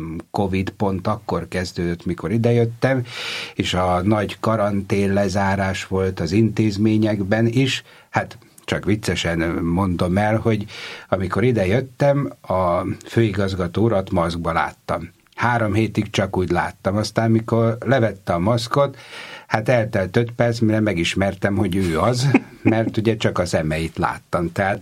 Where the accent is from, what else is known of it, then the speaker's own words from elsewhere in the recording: Baja, Bács-Kiskun, Hungary; born there; Bajai születésű vagyok, majd Soltvadkerten, illetőleg Kecelen szolgáltam 12-12 esztendőt, és a napokban lesz 2,5 éve, hogy itt vagyok